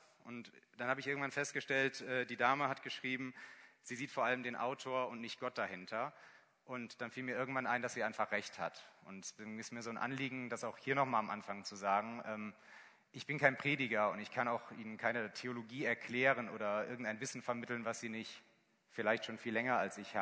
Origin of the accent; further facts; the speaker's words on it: North Rhine-Westphalia, Germany; Ich komme aus dem Siegerland, da geht man erstmal davon aus, dass jemand total fromm ist.